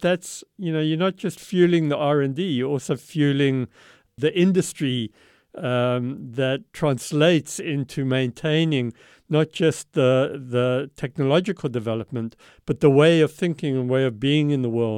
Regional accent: South Africa; moved away; But I grew up in South Africa where, to go to school, you had to get dressed in a uniform

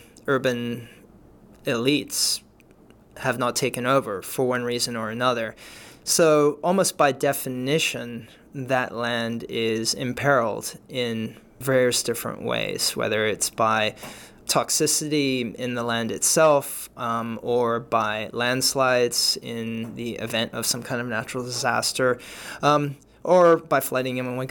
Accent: Cape Town, Western Cape, South Africa; born there; Cape Town, the city where I was born in South Africa

